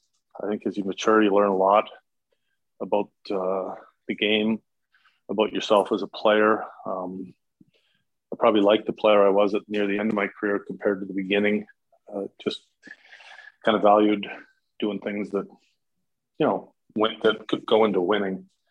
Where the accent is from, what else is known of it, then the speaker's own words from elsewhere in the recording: Calgary, Alberta, Canada; when I grew up in Calcigar, I lived kind of outside of town.